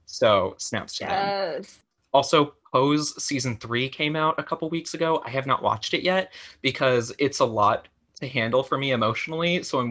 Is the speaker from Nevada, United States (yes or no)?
yes; Carson City, Nevada, United States; now in Seattle, United States; I came here from Carson City, Nevada, which is on the lands of the Paiute people and also the Washoe people.